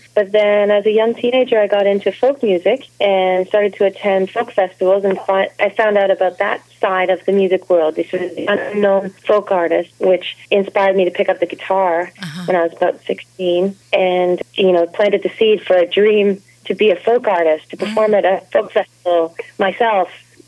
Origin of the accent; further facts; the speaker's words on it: Toronto, Ontario, Canada; I grew up in Ontario. I lived in Ontario, actually, my whole life, with the exception of a brief stint in Quebec. But I was born in Burlington, Ontario, just outside of Toronto. I think of Toronto as my hometown, really.